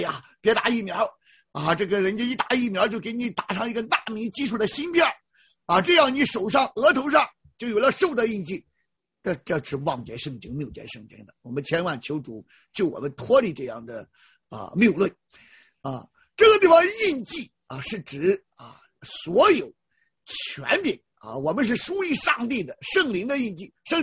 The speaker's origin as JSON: {"language": "Chinese", "country": "China", "said": "我们中国人也不能够受歧视，"}